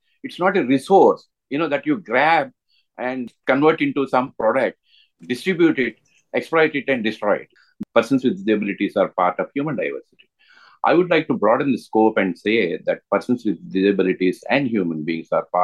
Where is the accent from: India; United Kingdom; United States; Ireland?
India; I'm from India, and I work with regenerative agriculture